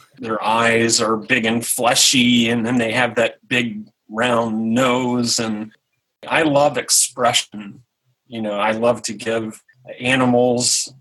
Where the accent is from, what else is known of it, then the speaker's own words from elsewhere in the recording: Cincinnati, Ohio, United States; And being from Cincinnati, I live about 3 hours from Cincinnati now, but I'm from Cincinnati. And if you're from Cincinnati, you're never, ever not a Cincinnatian.